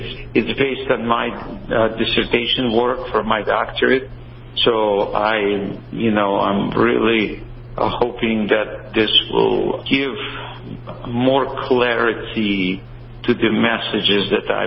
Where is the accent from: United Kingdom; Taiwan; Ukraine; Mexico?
Ukraine; now in United States; instead of saying … as you know, I'm originally from Russia, I'm saying … I'm originally from Ukraine.